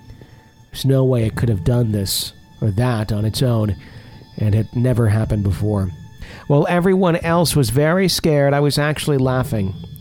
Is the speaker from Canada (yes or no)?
no; Fairfax, Virginia, United States; My story, however, takes place in my hometown in Fairfax, Virginia, in a movie theater I worked at for several years.